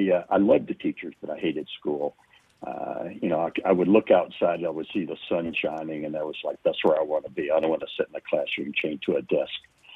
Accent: Louisiana, United States; also born or lived in Arkansas; My parents moved across the state line into Louisiana. So I lived in northeast Louisiana for quite some time, a number of years. And that's where I grew up and really went to school

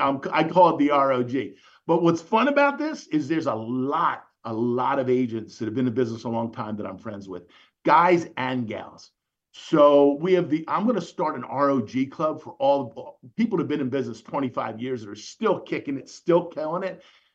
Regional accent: Philadelphia, Pennsylvania, United States; And they're like, where are you from? I said, Philly.

